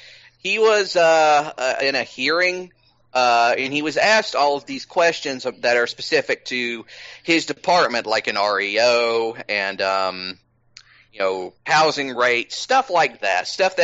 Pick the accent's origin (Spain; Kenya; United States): United States; Georgia; here in my home state of Georgia